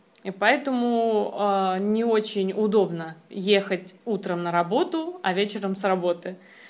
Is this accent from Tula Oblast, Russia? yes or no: yes; Tula, Tula Oblast, Russia; Мой родной город Тула. Это небольшой город, а в нем живет около 1 миллиона человек, который находится в 2 часах на машине к югу от Москвы.